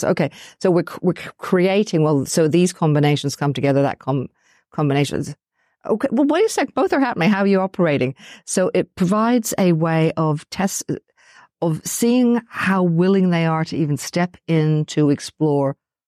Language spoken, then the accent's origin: English; Tasmania, Australia; Because when I come from Tasmania